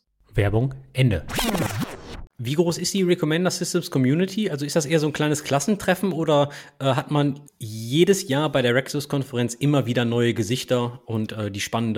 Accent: Duisburg, North Rhine-Westphalia, Germany; ich komme aus Duisburg, das bedeutet Stahlindustrie, Kohleindustrie.

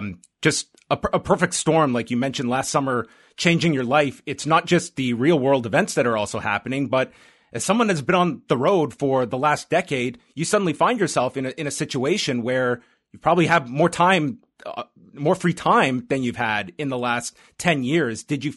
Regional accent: Canada; I did not know Brody, but being a Canadian and to see Edge on Hockey Night in Canada this past weekend wearing a T-shirt for him

